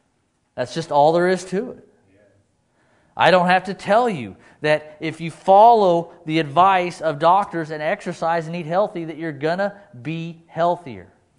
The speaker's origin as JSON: {"language": "English", "region": "Idaho", "country": "United States", "tie": "born or raised there", "said": "When I was in Muskogee, Oklahoma, I met a man who was born and raised in Idaho like me"}